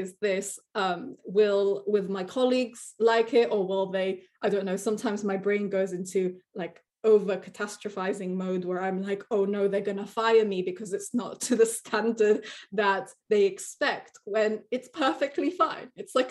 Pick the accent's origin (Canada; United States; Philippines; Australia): Philippines; I'm a woman. I'm Filipino.